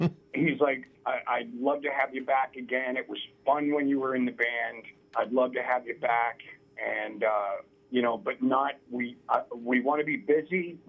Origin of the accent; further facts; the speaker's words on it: Philadelphia, Pennsylvania, United States; moved away as an adult; now in Los Angeles, United States; I grew up all through Philly. I was born in South Philadelphia, moved to North Philadelphia. I lived in Kensington. I lived in Bucks County.